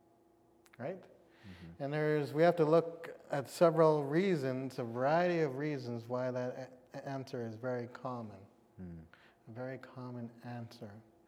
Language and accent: English; British Columbia, Canada; And so saying that … from Kwantlen First Nation brings a lot of power and status just by saying that.